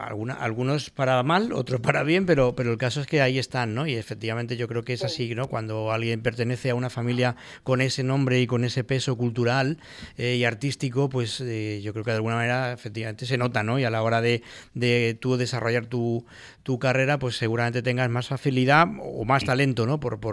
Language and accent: Spanish; Valencian Community, Spain; aquello que de alguna manera nos representa, ¿no? Como valencianos.